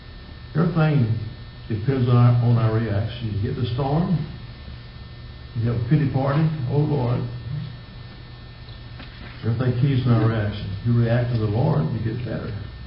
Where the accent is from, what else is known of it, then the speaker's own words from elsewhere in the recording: Hearne, Texas, United States; pastoring at 18, outside my hometown of Hearn.